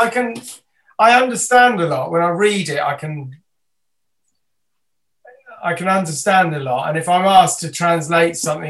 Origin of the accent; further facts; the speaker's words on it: Wales, United Kingdom; I already do mindfulness, of course. I'm Welsh.